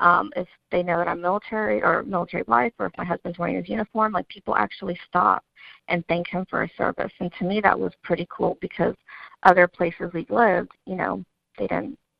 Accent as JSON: {"language": "English", "town": "San Antonio", "region": "Texas", "country": "United States", "tie": "born or raised there", "said": "San Antonio is actually our hometown. So before my husband joined the Navy, we grew up in San Antonio. So we were pretty excited 3 years ago when we got orders back home"}